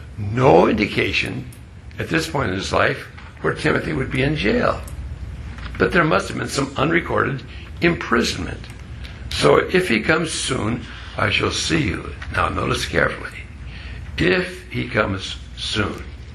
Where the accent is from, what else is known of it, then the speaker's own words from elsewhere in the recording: Minnesota, United States; Now, some of you may remember I came from Minnesota.